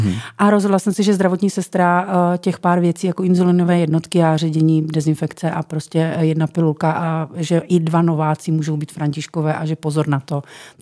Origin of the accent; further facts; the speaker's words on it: Brno, South Moravian Region, Czechia; když jsem teda Brňák, tak já tě tady vítám